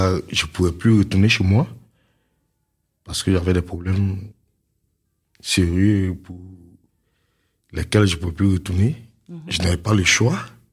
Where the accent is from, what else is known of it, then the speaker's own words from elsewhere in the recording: Côte d’Ivoire; moved away as an adult; now in Épernay, France; Je suis ivoirien, donc je viens de la Côte d'Ivoire. Je suis père de deux enfants. Je vis avec une femme et j'habite Épernay.